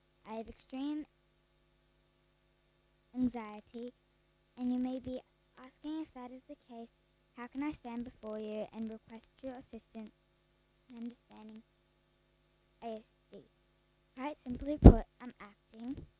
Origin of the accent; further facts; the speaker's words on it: Mount Cotton, Queensland, Australia; I'm from Mount Cotton.